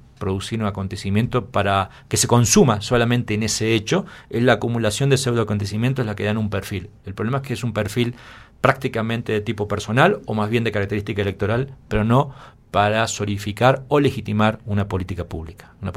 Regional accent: Argentina; Como argentino, y en Ecuador me da vergüenza sostener

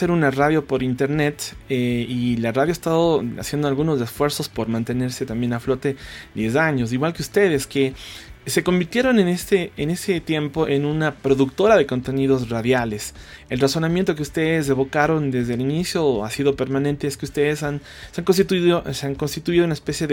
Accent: Cuenca, Azuay, Ecuador; Estamos aquí congregados en Quito. Yo soy cuencano

